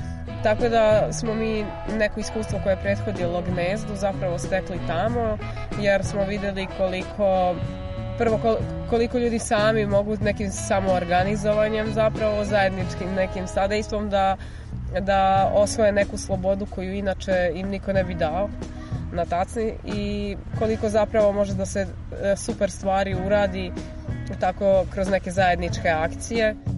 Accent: Užice, Šumadija and Western Serbia, Serbia; Ne, ja sam iz Užica.

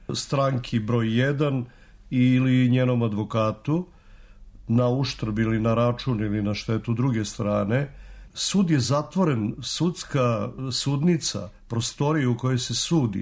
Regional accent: Belgrade, Serbia; ja sam rođen u Beogradu i detinjstvo, odnosno deo detinjstva proveo u Beogradu. I nadimak mi potiče odavde.

